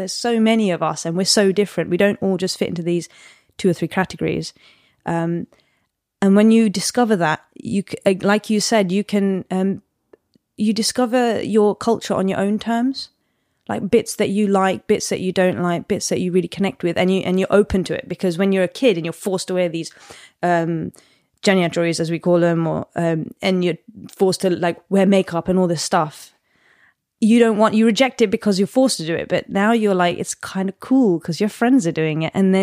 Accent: Switzerland; I grew up in Switzerland for a majority of my childhood as well.

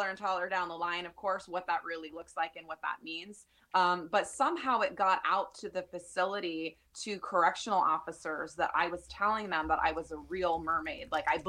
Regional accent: Hawaii, United States; and I'm originally from Hawaii, I always joke with people, I was literally born in the ocean there.

